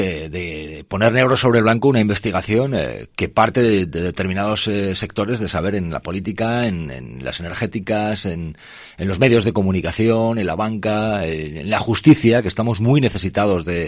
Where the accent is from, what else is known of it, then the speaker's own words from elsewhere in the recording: Castile and León, Spain; pueblecito de Soria, del Moncayo, que sabe lo que es desde muy pequeñito, pues hasta mitad del año 86 en mi pueblo, al menos en mi casa no había ni agua caliente, ni calefacción, ni lavadora